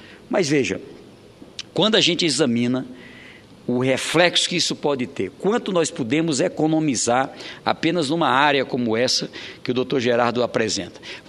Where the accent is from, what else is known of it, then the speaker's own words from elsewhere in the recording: Oeiras, Piauí, Brazil; mudou a capital da minha cidade natal, Oeiras, para Teresina